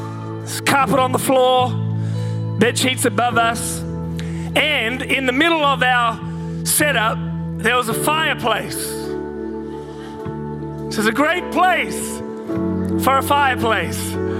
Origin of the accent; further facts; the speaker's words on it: Hornsby, New South Wales, Australia; And I remember I grew up in Hornsby. Anyone heard of Hornsby? Grew up in Hornsby, lived there till I was 10 years old.